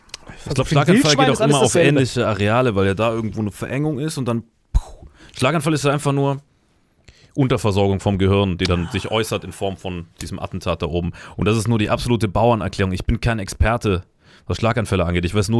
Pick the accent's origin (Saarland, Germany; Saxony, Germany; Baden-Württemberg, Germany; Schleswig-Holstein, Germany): Saarland, Germany; Aber meine Oma im Saarland lebt noch. Also bei der bin ich ja im Haus aufgewachsen